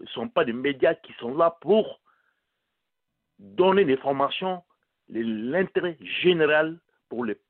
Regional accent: Mali; Je suis malien.

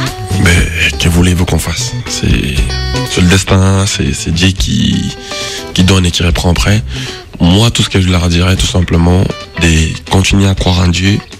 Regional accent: DR Congo; moi je suis congolais, la musique congolaise c'est la rumba, c'est le seben.

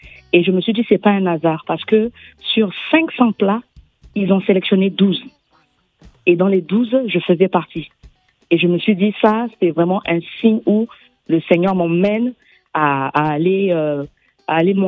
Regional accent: Bangui, Central African Republic; born there; Mon père est guyanais, ma mère est centrafricaine, mais je suis née à Bangui.

